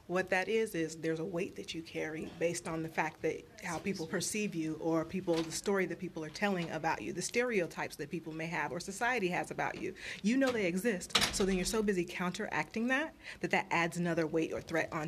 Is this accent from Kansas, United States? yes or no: yes; Kansas, United States; I grew up in Kansas, so I like to say, you know, I am a country girl with city tendencies.